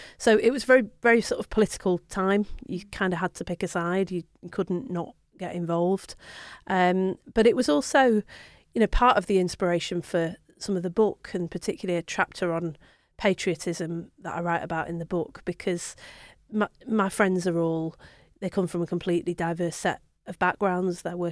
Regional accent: Manchester, North West England, United Kingdom; born there; When I was born in Manchester

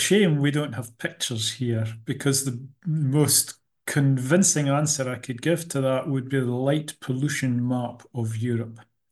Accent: Scotland, United Kingdom; born or raised there

